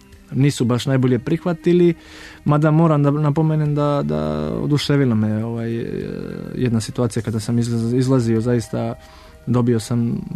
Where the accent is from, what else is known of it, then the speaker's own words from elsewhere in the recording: Lovćenac, Vojvodina, Serbia; mi smo oboje iz Lovćenca